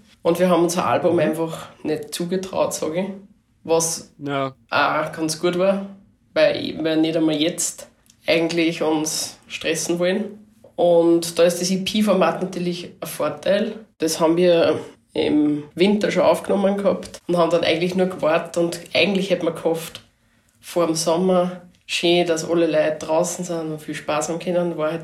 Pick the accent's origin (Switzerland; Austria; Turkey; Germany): Austria; Upper Austria; Wir kommen alle aus Oberösterreich und wohnen auch noch alle dort.